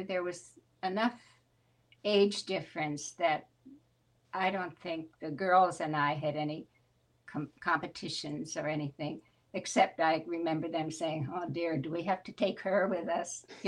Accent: Alberton, Prince Edward Island, Canada; I was born in Alberton, Prince Edward Island, Canada, and born in 1938, April 29th, on a dairy farm.

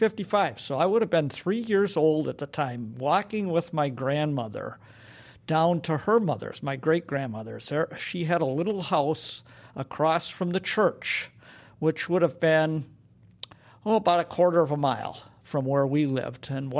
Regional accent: Genesee, Wisconsin, United States; As I grew up in Genesee, we had a lot of friends in the neighborhood

